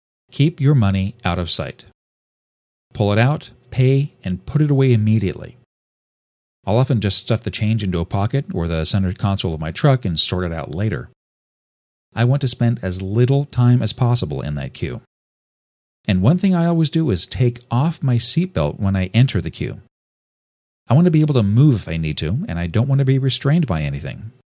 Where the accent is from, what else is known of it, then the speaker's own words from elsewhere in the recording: Los Angeles, California, United States; also born or lived in Santa Monica; Growing up in West Los Angeles and Santa Monica, there were always panhandlers